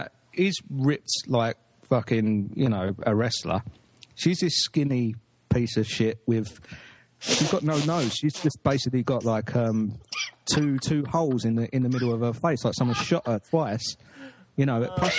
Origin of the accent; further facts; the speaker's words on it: England, United Kingdom; I'm English.